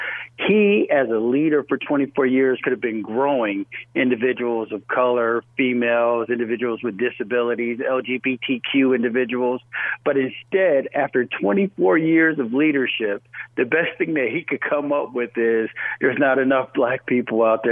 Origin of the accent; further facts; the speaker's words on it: Rochester, New York, United States; Well, Shalane, you know, I come from Rochester, New York